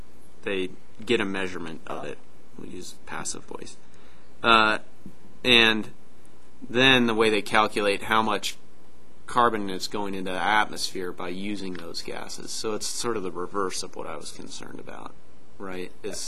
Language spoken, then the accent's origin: English; Boulder, Colorado, United States; And I'm from Boulder.